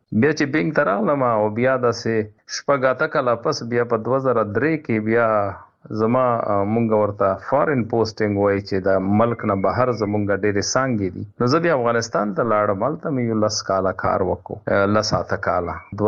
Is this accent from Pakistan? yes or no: yes; Takht-e-Nasrati, Khyber Pakhtunkhwa, Pakistan; زه د کرک ضلع کې یو تحصیل ولسوالي تخت نصرتی، او بیا پکې یو کلی دی میاکی کلی ورته وایي، څوک یې میانکی شریف بولي او څوک ومونګه میاکی کلی ورته په پښتو کې. په اردو کې خلک میانکی لیکي. زه په هغه کې زیږیدلم او په 1988